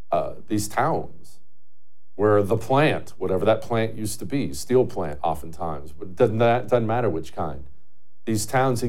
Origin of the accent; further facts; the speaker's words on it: Toronto, Ohio, United States; It was a power plant where I grew up in Toronto, Ohio